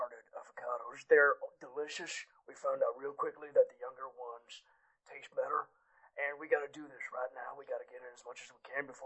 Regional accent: El Paso, Texas, United States; from El Paso, Texas.

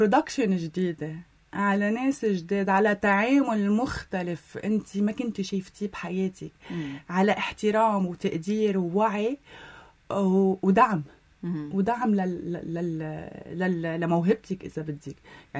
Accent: Lebanon; أنا فخورة أنه أنا لبنانية

